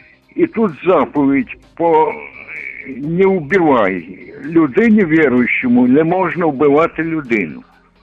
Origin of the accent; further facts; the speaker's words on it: Kushuhum, Zaporizhzhia Oblast, Ukraine; Я з Кошугума, інвалід першої групи